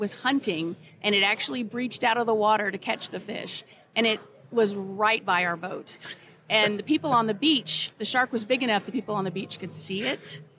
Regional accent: Florida, United States; I was raised in Florida. We had a house on the bayou, which was off just a finger off of the ocean.

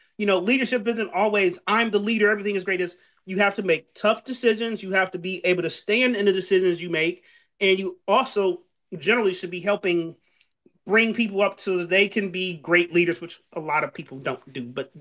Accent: Detroit, Michigan, United States; I grew up in Detroit, but my undergrad prepared me more for the world than anything else because I went to Michigan Tech on Lake Superior.

